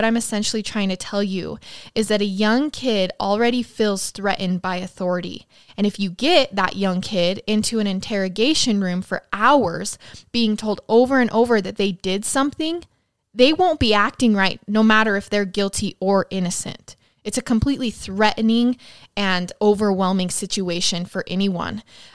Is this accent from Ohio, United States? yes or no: no; Idaho Falls, Idaho, United States; But in my hometown of Idaho Falls, way back when, there was a rape and a murder of a young girl.